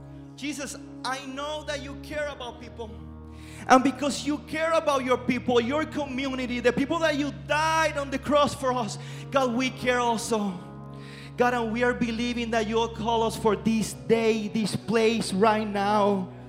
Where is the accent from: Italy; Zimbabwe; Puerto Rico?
Puerto Rico; My personal testimony, I'm from Puerto Rico. If you don't know, I'm from Puerto Rico. I'm Puerto Rican.